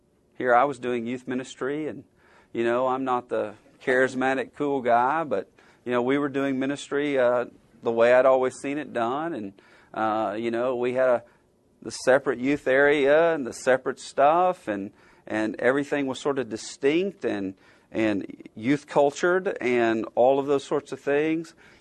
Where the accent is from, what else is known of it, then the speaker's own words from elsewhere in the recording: Alabama, United States; And, you know, I grew up in Alabama. Football's king in Alabama.